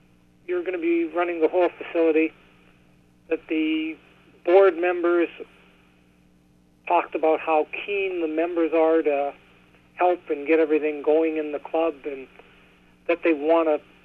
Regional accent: Vancouver, British Columbia, Canada; No, I'm actually from Vancouver.

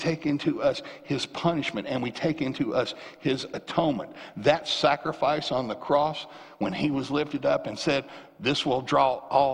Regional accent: the South, United States; Growing up in the South, you know, son, maybe you've heard this before.

